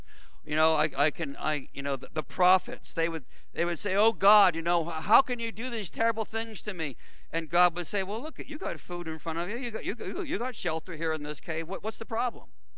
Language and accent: English; Milford, Delaware, United States; I grew up down in Delaware, you know, Milford.